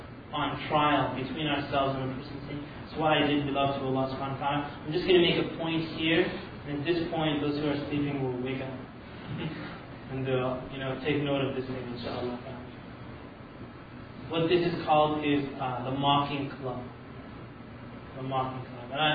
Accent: Canada; where I was growing up in Canada

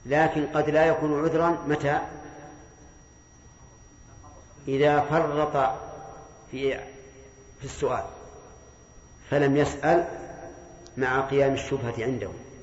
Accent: Saudi Arabia; وكل البيرة التي في بلدنا السعودية كلها قد اختبرت

